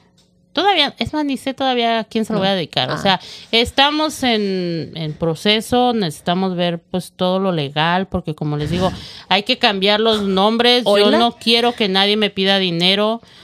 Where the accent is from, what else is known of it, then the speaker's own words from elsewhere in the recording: Mexico; moved away; desde que yo me vine de México